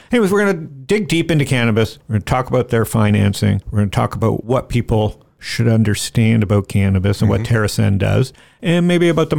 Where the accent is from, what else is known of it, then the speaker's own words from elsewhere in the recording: Toronto, Ontario, Canada; now in United States; I'm born and raised in Toronto